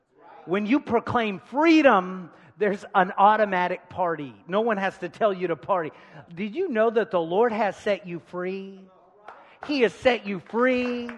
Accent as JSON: {"language": "English", "town": "Waco", "region": "Texas", "country": "United States", "said": "I'm from Waco, Texas."}